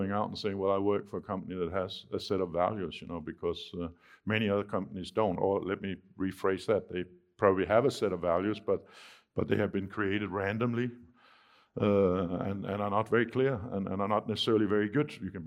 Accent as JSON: {"language": "English", "country": "Denmark", "second_language": "English", "said": "in my home country, Denmark"}